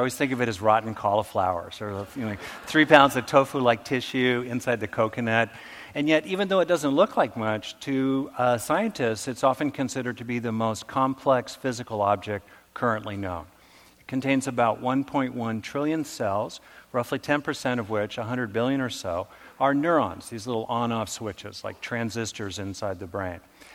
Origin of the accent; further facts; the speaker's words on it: California, United States; Not just because I'm from California.